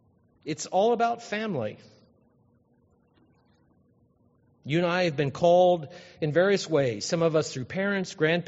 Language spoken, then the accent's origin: English; Ohio, United States; now in Wisconsin, United States; Because I wouldn't be in Wisconsin. I'd be somewhere else because I grew up in Ohio.